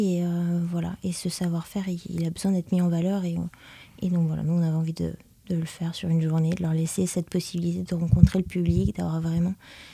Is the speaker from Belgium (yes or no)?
no; Aurillac, Auvergne-Rhône-Alpes, France; moi, je viens d'Aurillac et j'ai grandi avec le Festival international des arts de la rue.